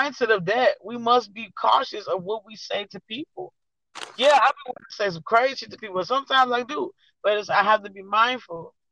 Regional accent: Miami, Florida, United States; Because, like I said, I'm from Miami. I'm from the South.

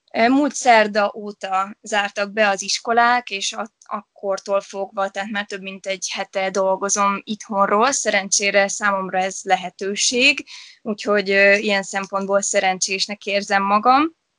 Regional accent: Sárvár, Vas, Hungary; moved away as an adult; Sárváról származom.

